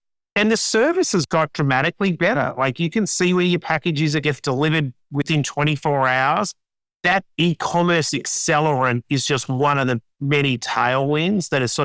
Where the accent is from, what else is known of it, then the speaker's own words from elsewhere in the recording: Sydney, New South Wales, Australia; I grew up in Sydney. I grew up in Cherry Brook, so a suburb.